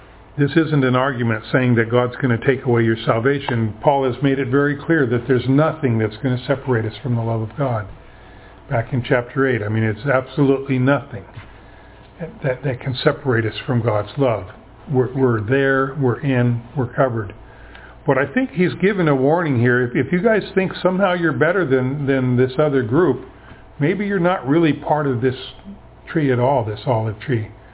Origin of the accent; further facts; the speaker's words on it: Ruston, Louisiana, United States; We had an apple tree in the backyard growing up in Ruston that had 7 different varieties of apples on it.